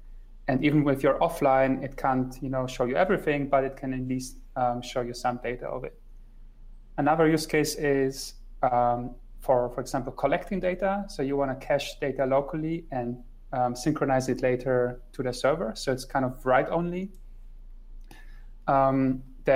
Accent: Germany; English is a second language; also born or lived in Poland; now in Zurich, Switzerland; I'm born in Poland, okay. So my family's Polish, but I grew up mostly in Germany, and I moved around a lot with my wife. So last 5 years, we lived in Zurich in Switzerland.

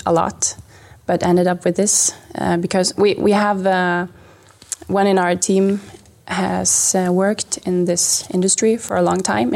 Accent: Stavanger, Rogaland, Norway; English is a second language; I'm from Stavanger, Norway

